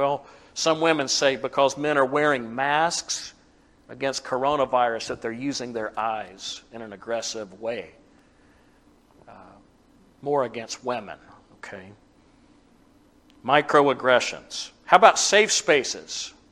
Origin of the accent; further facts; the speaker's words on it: the South, United States; You know, as a Southerner, there was a time I could go to certain places in the South, and they still have them.